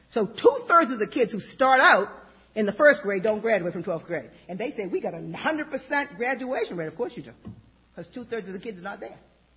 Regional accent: East Coast, United States; you know, I'm from the East Coast, so I'm a tough character, and I'm going to get what I want.

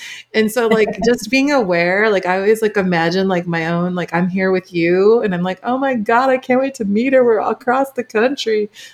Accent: Midwest, United States; By the way, I grew up in the Midwest. I, you know, played sports.

